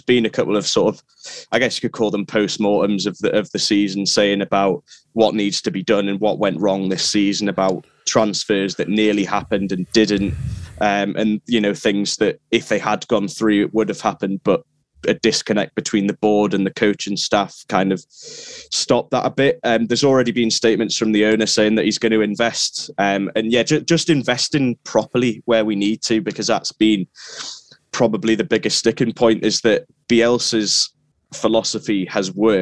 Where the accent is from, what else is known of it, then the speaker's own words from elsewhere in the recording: Newcastle, North East England, United Kingdom; I'm from Newcastle originally